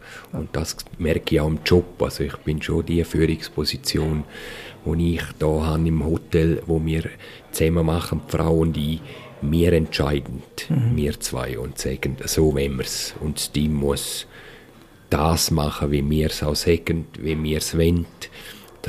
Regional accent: Lenzerheide, Graubünden, Switzerland; ich bin hier aufgewachsen auf der Lenzerheide, bin ein Schweizer, ein Bündner, bin mit meinen Wurzeln auch über den Urgroßvater auch von Italien herkommend.

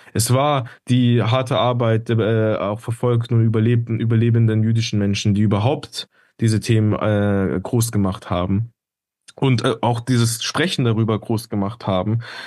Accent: Heilbronn, Baden-Württemberg, Germany; Ich bin gebürtiger Heilbronner, Königreich von Dieter Schwarz.

